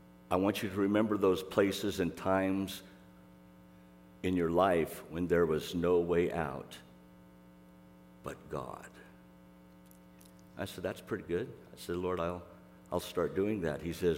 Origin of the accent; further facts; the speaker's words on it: Corvallis, Oregon, United States; I grew up in Corvallis, Oregon, the home of Oregon State University, from which I graduated in 76